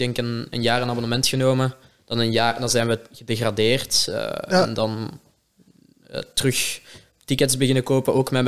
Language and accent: Dutch; Leuven, Flemish Brabant, Belgium; Ik ben een geboren en getogen Leuvenaar.